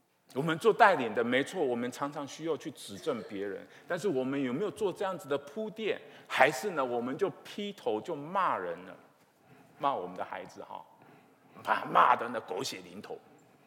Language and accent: Chinese; Taiwan; 我是从台湾来的， 我晓得什么叫做暗箭伤人